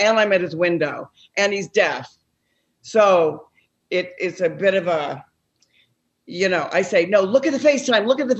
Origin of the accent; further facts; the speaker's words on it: Wichita, Kansas, United States; I'm in Wichita, Kansas. This is my hometown.